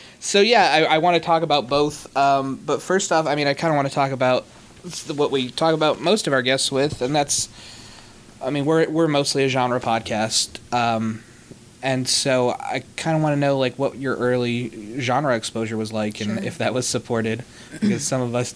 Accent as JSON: {"language": "English", "region": "Connecticut", "country": "United States", "tie": "born or raised there", "said": "So I grew up in Connecticut, so that whole area is kind of ripe for horror fans"}